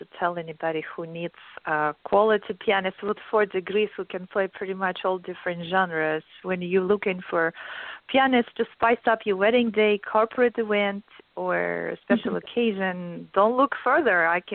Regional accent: Kyiv, Ukraine; moved away as an adult; now in United States; one from Tchaikovsky Conservatory in Kyiv, Ukraine, my hometown, where I came 17 years ago, then another one in New Jersey. So I just moved from East Coast 3 months ago here.

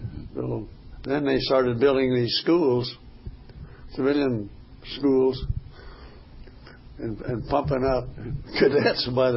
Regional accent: Tucson, Arizona, United States; And so my mother took me and my younger sister to Tucson. And so I grew up in Tucson, Grammar School, High School, and University of Arizona.

